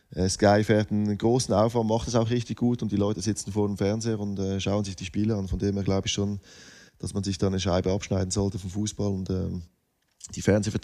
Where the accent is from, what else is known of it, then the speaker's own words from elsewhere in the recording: Lucerne, Switzerland; Also ein Lieblingsverein, da muss ich fast meine Heimatstadt sagen